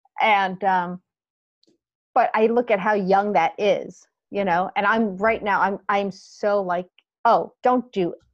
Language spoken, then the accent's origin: English; United States; I grew up outside of New York City, went to college in Ohio